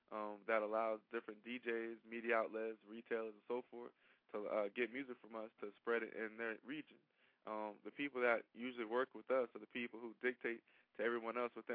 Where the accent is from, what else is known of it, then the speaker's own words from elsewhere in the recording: Jacksonville, Florida, United States; now in Tallahassee, United States; Well, I'm from Jacksonville, Florida, but I stay out here in Tallahassee, Florida